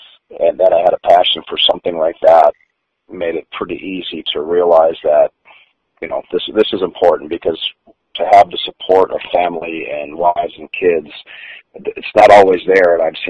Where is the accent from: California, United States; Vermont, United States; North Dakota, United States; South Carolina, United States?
North Dakota, United States; also born or lived in Minnesota; I claim both states because I was born in Minnesota, mostly grew up in North Dakota.